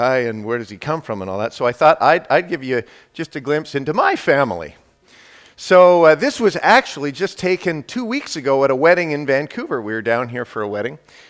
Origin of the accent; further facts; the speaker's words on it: Scotland, United Kingdom; I know, I'm Scottish, but I love the Irish accent.